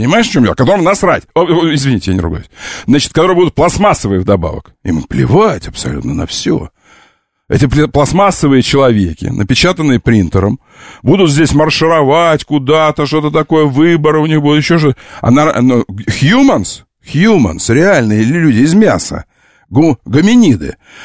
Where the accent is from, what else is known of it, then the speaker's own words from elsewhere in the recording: Omsk, Omsk Oblast, Russia; Я серьезно говорю, я из Омска. Ну так вот, значит, слушай, я жил у завода «Полет». Я жил у завода «Полет».